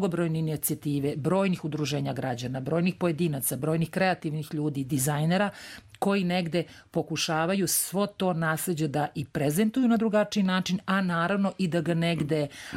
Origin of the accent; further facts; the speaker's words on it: Serbia; mi kao Srbi, kao srpski narod, a ja verujem i svi narodi na Balkanu, uopšte u ovom našem regionu